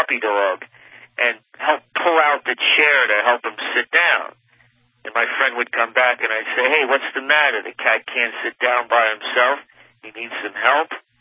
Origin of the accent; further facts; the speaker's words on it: New York City, New York, United States; Listen, Alex, I grew up in the Bronx. I used to go to Coney Island and Palisades Amusement Park.